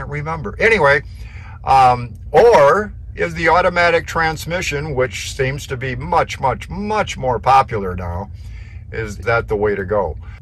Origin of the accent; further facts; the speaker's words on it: Michigan, United States; now in California, United States; I mean, I'm from Michigan, and I'm sorry, but it looks a lot better.